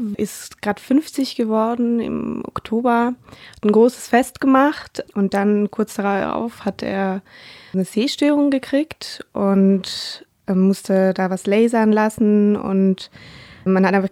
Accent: Switzerland; Ich komme ja aus der Schweiz und da geht man jedes Jahr ins Skilager.

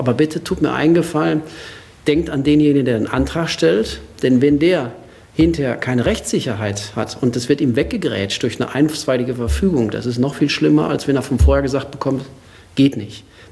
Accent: North Rhine-Westphalia, Germany; Im Sauerland, in meiner Heimatstadt, da gibt es Netzwerk.

